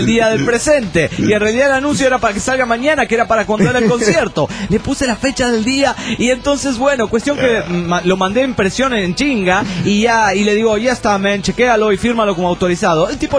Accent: Cancún, Quintana Roo, Mexico; Vengo de Cancún, Quintana Roo

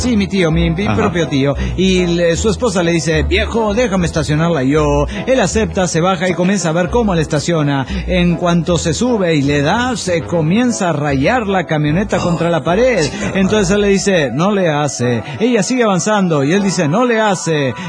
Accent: Cochabamba, Bolivia; de Cochabamba, Bolivia.

